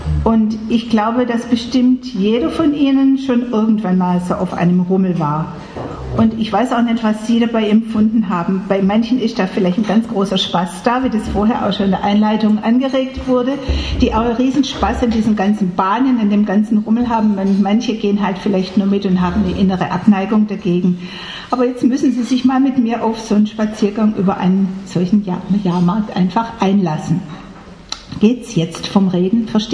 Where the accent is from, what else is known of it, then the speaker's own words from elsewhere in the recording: Heidenheim, Baden-Württemberg, Germany; Ich komme aus Heidenheim, gar nicht so weit weg von hier.